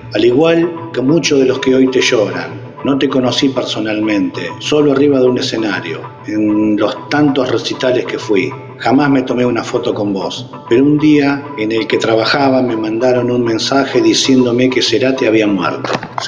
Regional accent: Mar del Plata, Buenos Aires Province, Argentina; soy de Mar del Plata, Buenos Aires, Argentina.

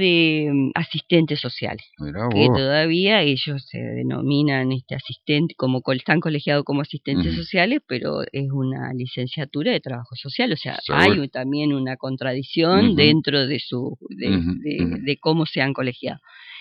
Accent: Concordia, Entre Ríos, Argentina; yo soy de Concordia, amo mi ciudad

